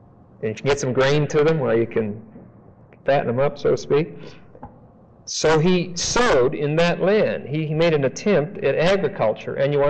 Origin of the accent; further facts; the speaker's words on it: Denver, Colorado, United States; I'm from Denver. You've probably never heard of it. It's a place that when you fly from Los Angeles to New York, you sort of fly over it. There's a state there called Colorado.